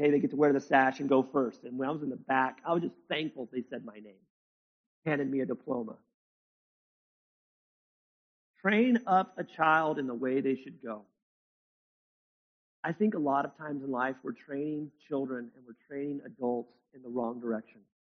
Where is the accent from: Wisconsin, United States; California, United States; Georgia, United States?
California, United States; I remember growing up in California, every single election year, we're going to improve schools.